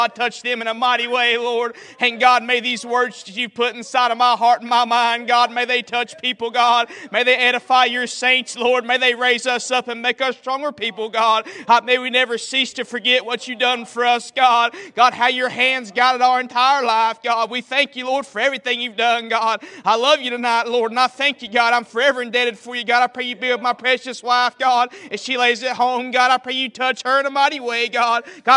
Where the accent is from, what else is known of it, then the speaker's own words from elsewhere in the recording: United States; born there; March of 97, I was born, I was conceived. And born in Caldwell County.